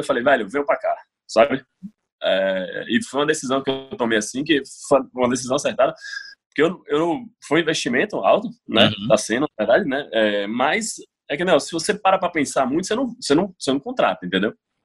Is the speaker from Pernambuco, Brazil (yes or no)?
no; Salvador, Bahia, Brazil; Eu sou de Salvador